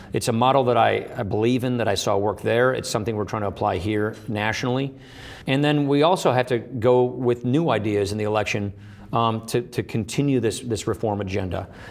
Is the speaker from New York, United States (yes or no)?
no; Wisconsin, United States; I come from Wisconsin, which is the birthplace of the Progressive Party.